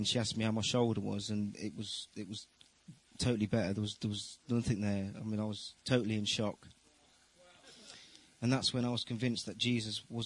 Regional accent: Leamington, West Midlands, United Kingdom; Originally, I'm from Leamington, and 4 years ago, my marriage broke down.

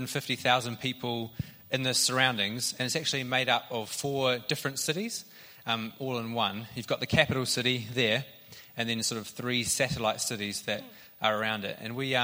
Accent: Wellington, New Zealand; Auckland is the biggest city. Wellington is the capital, and Christchurch is another big one. And we're from Wellington, which is the best part.

